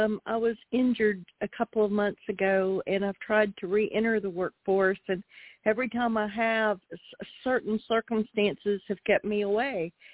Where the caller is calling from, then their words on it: Oklahoma, United States; I'm in Oklahoma.